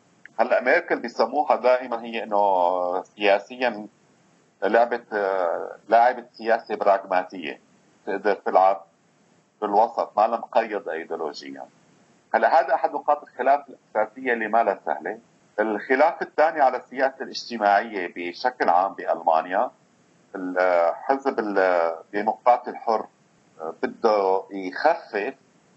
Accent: Syria; كوننا سوريين وبهمنا كثير موضوع اللاجئين

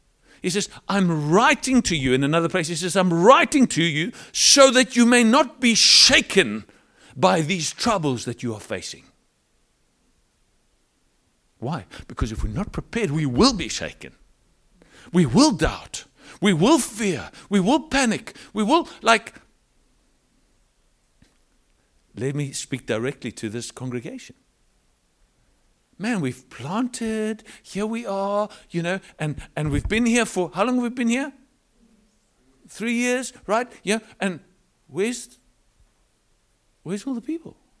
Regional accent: Cape Town, Western Cape, South Africa; also born or lived in United Kingdom; now in United States; being a South African, Capetonian, British, starting to become Californian, right?

